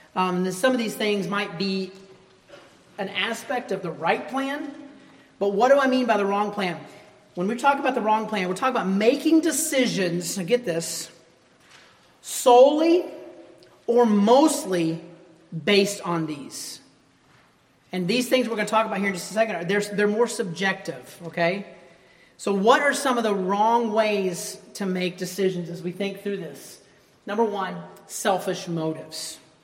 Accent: Alabama, United States; It was like studying, and I was from Alabama. We didn't have to study.

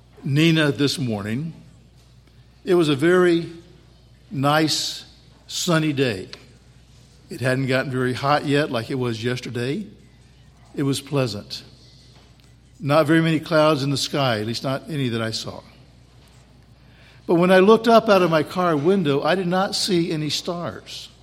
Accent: Huntsville, Alabama, United States; also born or lived in Wisconsin; I was born in Alabama. Grew up in Huntsville. Lived there until I went off to college and only came home on summers and vacations. I've lived in Wisconsin longer than I ever lived in Alabama.

